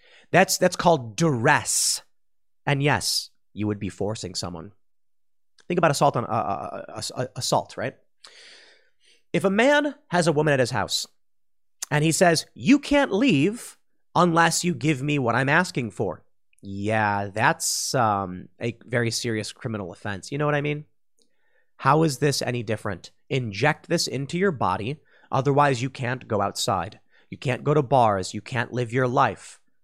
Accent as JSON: {"language": "English", "region": "Illinois", "country": "United States", "tie": "born or raised there", "said": "Cook County. I'm from Cook County. It's Chicago in the suburbs. It's terrifying. I grew up in Cook County until I was just about to turn 18. And then I moved to DuPage County."}